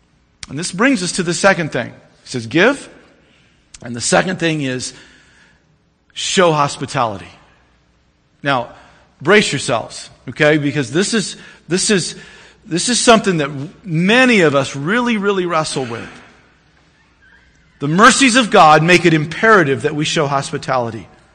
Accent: the South, United States; I grew up in the South, so I can say that.

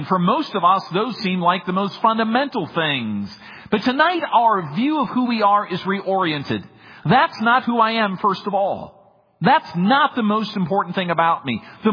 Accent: Minnesota, United States; born or raised there

